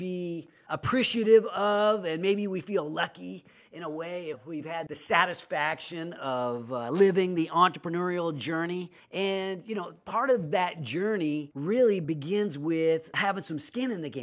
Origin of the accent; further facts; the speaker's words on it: Sacramento, California, United States; And now I'm focused on my hometown. And I didn't even know what an entrepreneur was until you and I became friends. So what is entrepreneurship in Sacramento all about?